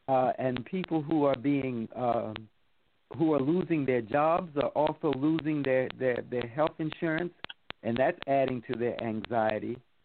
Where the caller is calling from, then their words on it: Atlanta, Georgia, United States; calling from Atlanta, Georgia.